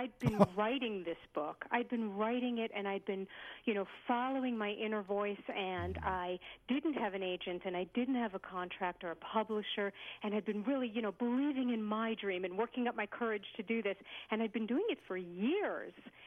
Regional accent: Brooklyn, New York, United States; But I grew up in Brooklyn, New York, and to Orthodox Jewish family

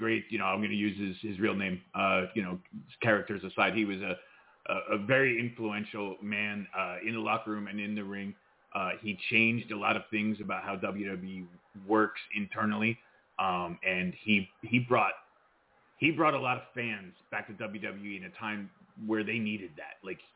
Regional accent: Mexico; like growing up in Mexico, I didn't quite grow up with him the way you did

